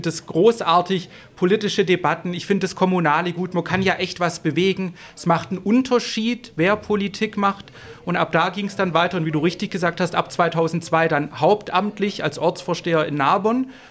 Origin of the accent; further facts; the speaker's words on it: Hochdorf, Baden-Württemberg, Germany; Und ich bin groß geworden in Hochdorf, hier im Landkreis Essingen. Kleiner Ort, damals 4.500 Einwohner.